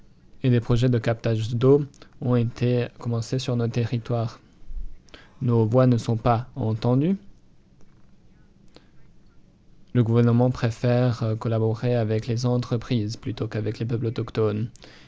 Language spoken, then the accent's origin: French; Vietnam; Je viens du Vietnam. Je représente un peuple autochtone.